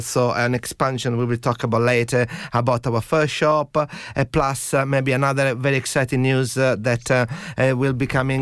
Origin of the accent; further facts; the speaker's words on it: Sicily, Italy; So I grew up in Sicily with the smell of freshly baked goods, things homemade on the premises in front of your eyes